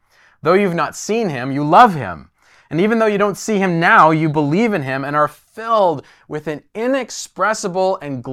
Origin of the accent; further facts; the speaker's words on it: Canada; Sometimes I think that we as Canadian Christians are far too scared of losing the status that faith holds in our nation.